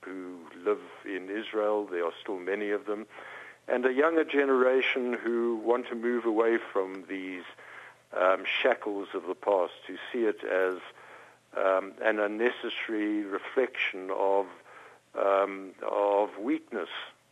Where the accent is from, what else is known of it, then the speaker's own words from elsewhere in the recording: Pretoria, Gauteng, South Africa; I come from Pretoria in South Africa.